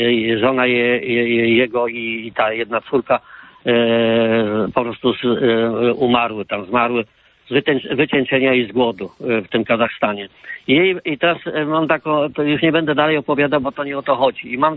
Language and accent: Polish; Bydgoszcz, Kuyavian-Pomeranian Voivodeship, Poland; ja pochodzę z Bydgoszczy.